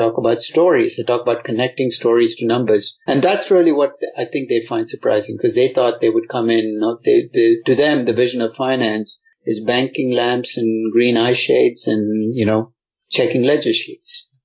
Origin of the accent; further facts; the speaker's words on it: India; moved away as an adult; I grew up in India. I came to get my MBA at UCLA in the late 1970s